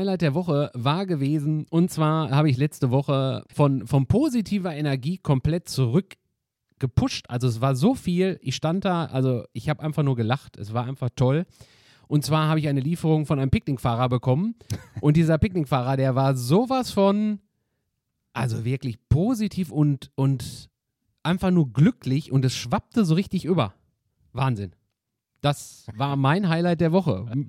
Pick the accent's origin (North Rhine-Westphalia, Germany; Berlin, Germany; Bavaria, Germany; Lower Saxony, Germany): North Rhine-Westphalia, Germany; Castrop-Rauxel; Wir kommen aus Castrop-Rauxel.